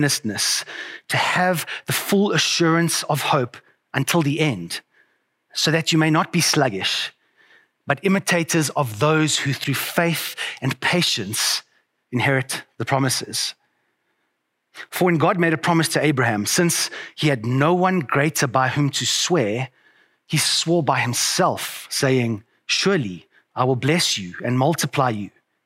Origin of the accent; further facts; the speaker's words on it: Johannesburg, Gauteng, South Africa; I was born in Johannesburg. I've been raised in Johannesburg. I live in the city, and I really love Johannesburg.